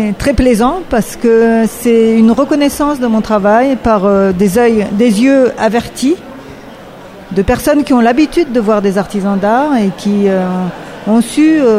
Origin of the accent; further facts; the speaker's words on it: Toulouse, Occitanie, France; Je suis au sud-est de Toulouse, à 15 kilomètres. Donc, on peut dire que je viens de Toulouse, en fait.